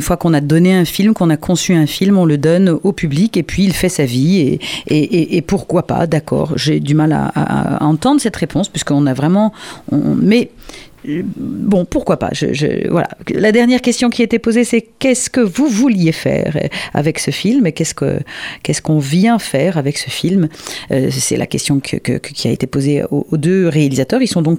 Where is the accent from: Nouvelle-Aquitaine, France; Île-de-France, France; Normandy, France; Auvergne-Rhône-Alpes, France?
Normandy, France; qui est venue s'installer par chez nous, en tous les cas, en Normandie